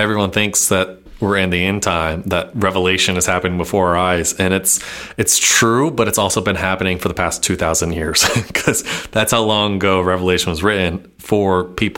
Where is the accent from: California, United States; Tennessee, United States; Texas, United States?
Tennessee, United States; now in Missouri, United States; I grew up in Tennessee had that, and then moved here